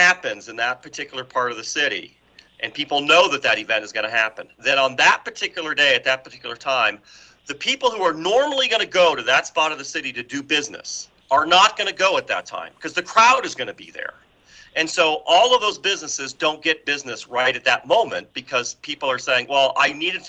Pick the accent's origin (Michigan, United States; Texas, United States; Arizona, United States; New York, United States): Michigan, United States; Detroit; I'm a Lions fan. I grew up in Detroit.